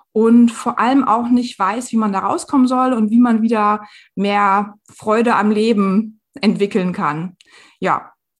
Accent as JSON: {"language": "German", "region": "Northern Germany", "country": "Germany", "tie": "born there", "said": "ich bin Ende 30 Jahre alt und ich wohne jetzt seit mehr als 15 Jahren im Rhein-Main-Gebiet, bin aber eigentlich ein gebürtiges Nordlicht."}